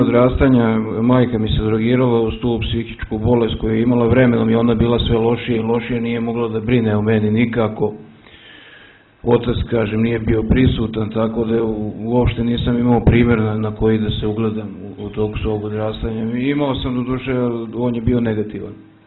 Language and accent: Serbian; Apatin, Vojvodina, Serbia; imam 27 godina, dolazim iz Apatina